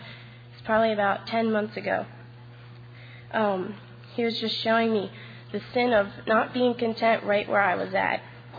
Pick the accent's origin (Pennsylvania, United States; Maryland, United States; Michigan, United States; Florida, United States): Pennsylvania, United States; Elverson; I'm from Elverson, Pennsylvania